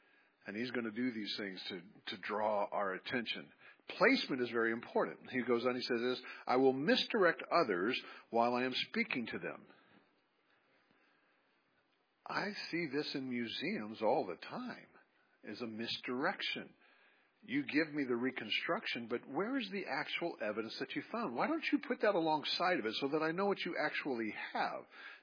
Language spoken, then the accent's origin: English; Hebron, Kentucky, United States; if I do a search for something in my hometown of Hebron, Kentucky, and then I come out here to Seattle and I do a search for it